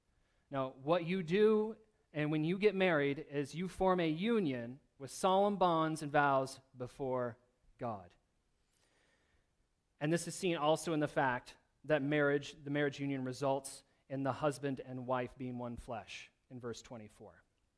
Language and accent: English; Michigan, United States; When I was a kid in my hometown of Michigan, they renovated a park that we had there